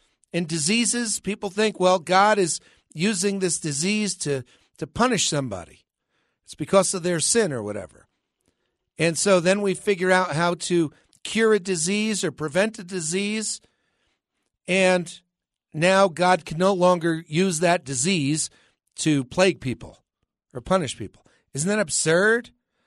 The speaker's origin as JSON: {"language": "English", "region": "New Jersey", "country": "United States", "said": "I'm from New Jersey, the Garden State. Beautiful state. Gets a bad rap."}